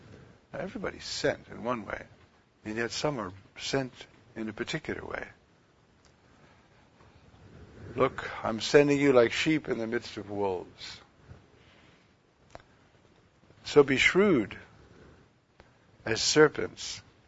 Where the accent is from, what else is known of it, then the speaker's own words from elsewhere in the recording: New York, United States; Well, that's not bad. I'm a New Yorker.